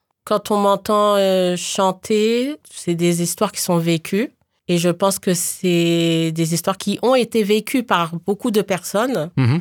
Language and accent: French; Paris, Île-de-France, France; voilà, je suis d'origine guadeloupéenne, mais née à Paris. J'ai vécu à Paris, dans la banlieue parisienne.